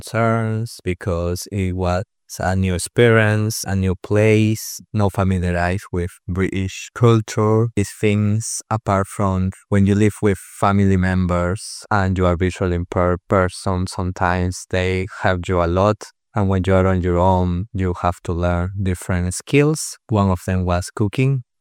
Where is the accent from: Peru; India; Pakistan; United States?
Peru; English is a second language; I'm originally from Peru, and when I was born, I had low vision